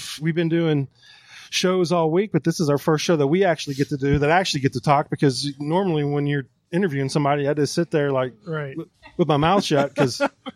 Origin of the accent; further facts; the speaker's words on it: Texas, United States; Hey, Mike, you're in San Antonio, my home state.